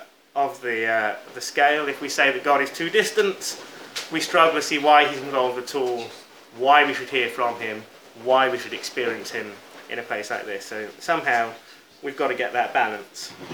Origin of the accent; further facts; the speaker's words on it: United Kingdom; And I know, particularly as a Brit